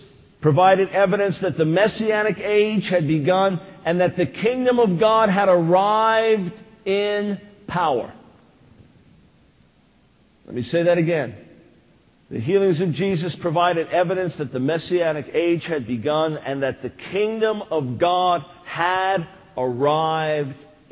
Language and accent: English; Long Island, New York, United States; moved away as an adult; also born or lived in Maryland; But, you know, I'm a New Yorker. Born in New York City, grew up on Long Island. Lived there from 55 to 87, till we moved to Maryland from 87 to 96